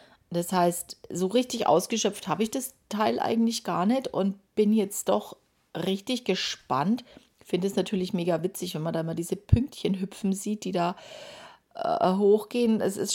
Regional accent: Nuremberg, Bavaria, Germany; ich wohne in Deutschland, in Nürnberg, liebe meine Heimatstadt.

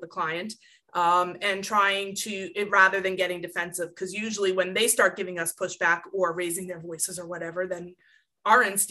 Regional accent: New York, United States; Well, I'm from New York.

